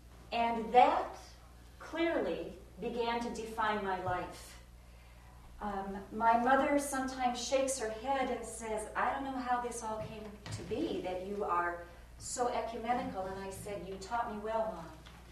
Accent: Milledgeville, Illinois, United States; I grew up in Milledgeville, Illinois, a small town in the northwest corner of Illinois.

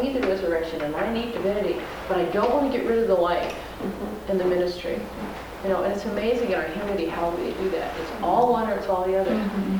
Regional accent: United States; Well, part of it is I'm an American and I need a little agency in my life.

